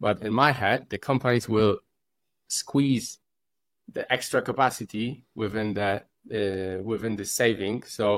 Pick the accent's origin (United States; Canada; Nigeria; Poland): Poland; I'm from Poland. I'm in Poland. Yes, I'm in Warsaw